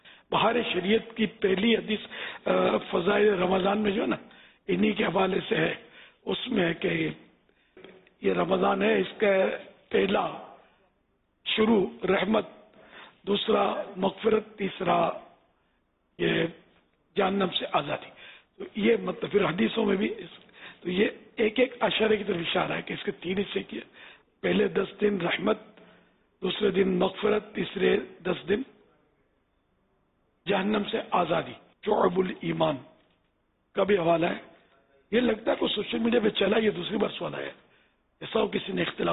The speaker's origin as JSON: {"language": "Urdu", "town": "Peshawar", "region": "Khyber Pakhtunkhwa", "country": "Pakistan", "said": "میں پشاور سے آیا ہوں."}